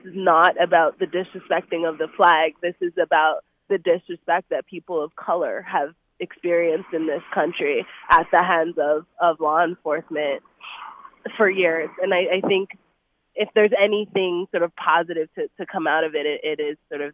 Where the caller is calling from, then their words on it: Malibu, California, United States; I'm on the beach in Malibu right now.